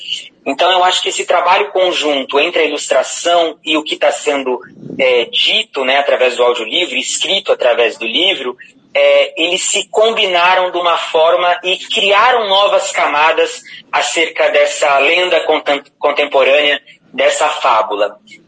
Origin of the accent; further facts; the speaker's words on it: Maringá, Paraná, Brazil; eu nasci em Maringá, minha vida toda aqui, passei por Maringá, né? A minha formação é como ator, eu trabalho muito também fora de Maringá, em São Paulo, Curitiba, mas eu sempre, enfim, tenho residência aqui na cidade, moro